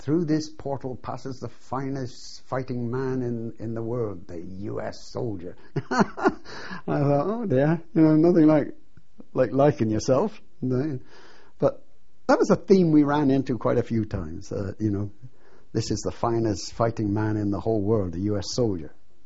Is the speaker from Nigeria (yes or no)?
no; United Kingdom; We're British.